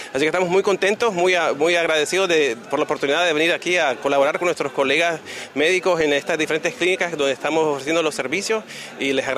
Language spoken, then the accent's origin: Spanish; Nicaragua; Soy de Nicaragua originalmente, pero no he viajado mucho a Sudamérica y es un verdadero placer estar aquí en Paraguay con ustedes.